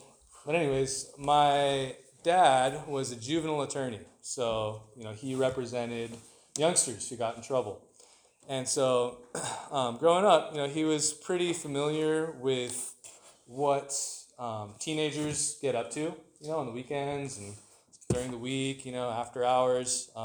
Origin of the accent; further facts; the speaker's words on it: San Luis Obispo, California, United States; So I grew up in San Luis Obispo, so not too far from here, obviously.